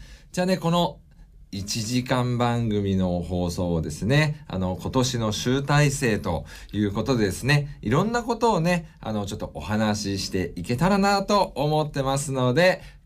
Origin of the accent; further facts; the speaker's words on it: northern Japan, Japan; 僕の出身の北国の冬のような状態来るのかなって思ってるんですが